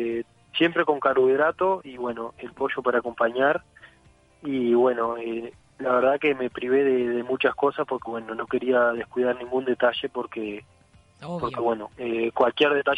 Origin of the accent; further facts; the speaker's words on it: Libertad, San José, Uruguay; En Libertad, yo soy de Libertad, San José.